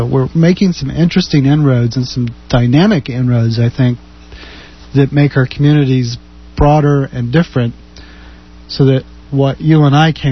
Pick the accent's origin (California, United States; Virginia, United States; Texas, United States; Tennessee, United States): Texas, United States; now in Houston, United States; No, I grew up out in West Texas. Okay. I grew up out in West Texas, but I went to school here in Houston at Rice University